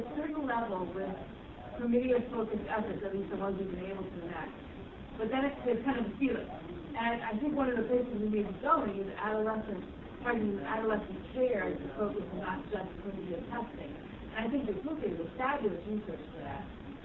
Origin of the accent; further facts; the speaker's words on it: California, United States; And I ask because I'm from California, from the state of California.